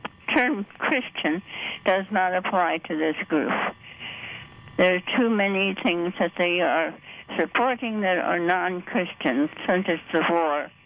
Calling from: Sinsinawa, Wisconsin, United States; Sinsinawa.

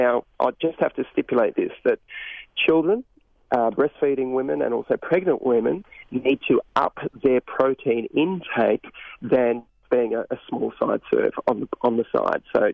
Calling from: Australia; I just cooked her breakfast about an hour ago because I'm calling from Australia here.

